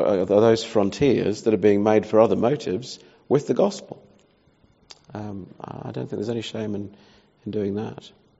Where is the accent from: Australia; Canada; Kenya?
Australia; as an Australian, my own country is formed entirely by immigrants coming